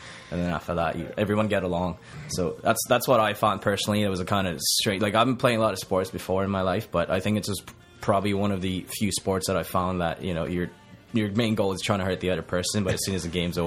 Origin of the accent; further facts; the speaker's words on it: Edmonton, Alberta, Canada; I'm from Edmonton, so I played for Rugby Alberta, the provincial representative team.